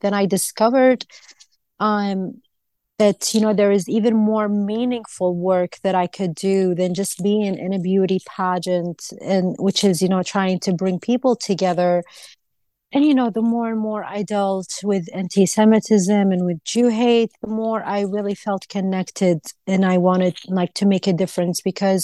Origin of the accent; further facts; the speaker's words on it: Iraq; now in United States; Yes, I grew up in Iraq. We were taught Israel is the enemy. And yes, we were taught also in Islam.